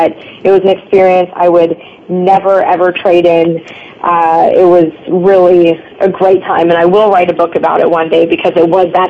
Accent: California, United States; I'm from Southern California.

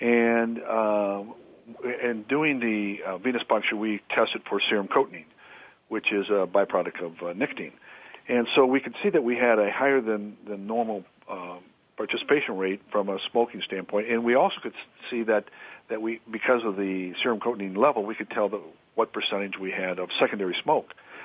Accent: Ohio, United States; Sure. I'm originally from Ohio

